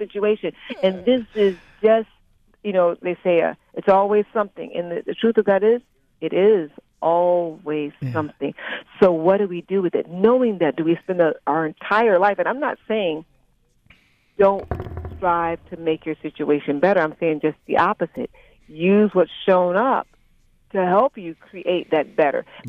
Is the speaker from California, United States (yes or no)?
no; Chicago, Illinois, United States; Over here, I'm from Chicago and she loves Chicago.